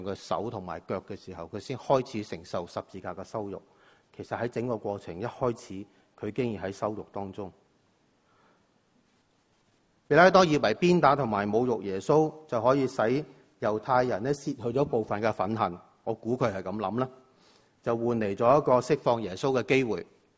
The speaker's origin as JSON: {"language": "Chinese", "country": "Hong Kong", "said": "我们香港人现在经常都说搬龙门"}